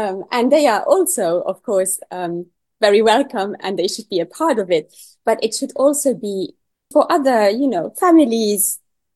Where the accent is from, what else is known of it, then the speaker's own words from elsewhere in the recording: Luxembourg; because I am from Luxembourg, and then I am a composer